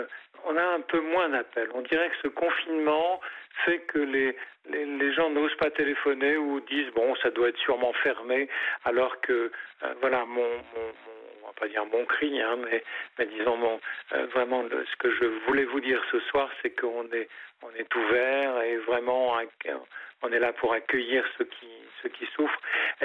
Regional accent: Belgium; chez moi en Belgique.

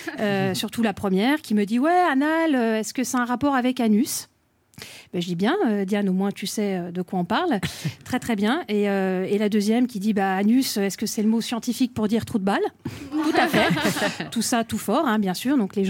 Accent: Versailles, Île-de-France, France; Mais finalement, ça m'arrange parce que comme je viens de Versailles, rapidement, on me compare à quelqu'un.

